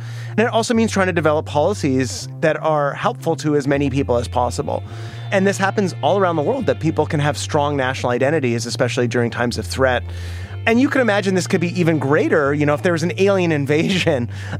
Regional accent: Canada; now in New York, United States; I am a Canadian.

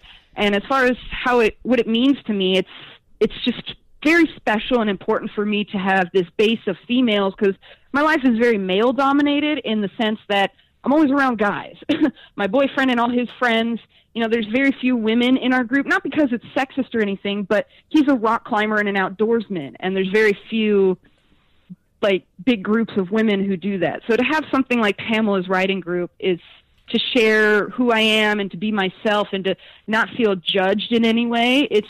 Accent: San Bernardino, California, United States; 2 hours outside of LA is a town called San Bernardino and an area called the Inland Empire. It has like Redlands and Riverside, San Bernardino. And I grew up around there.

